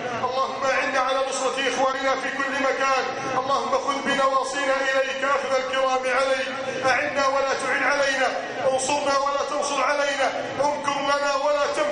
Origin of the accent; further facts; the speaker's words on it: Egypt; اللهم إنا نسألك أن تعيد بلدنا مصر إلى سابق عزها